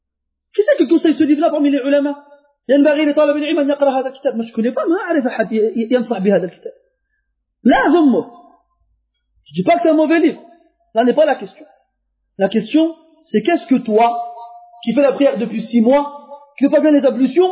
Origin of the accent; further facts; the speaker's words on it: France; born there; Moi, je suis né comme vous en France. Et avant une douzaine d'années, je parlais pas un mot d'arabe.